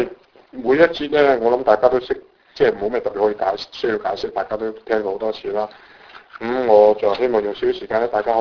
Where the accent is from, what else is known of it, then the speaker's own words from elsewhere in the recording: China; 如果用我哋中國人講啊，就係正合吾意